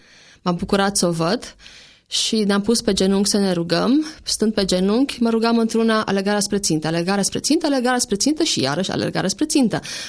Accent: Romania; also born or lived in Germany; Nu avem timpul necesar ca să depăn tot ceea ce a însemnat copilăria mea în România.

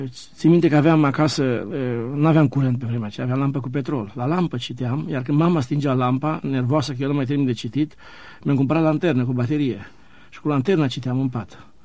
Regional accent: Chelmac, Arad County, Romania; born there; M-am născut în 18 noiembrie 1945 în comuna Chelmac, județul Arad, un sat lângă Lipova, aproape de Lipova, într-o familie foarte săracă, cu 8 copii.

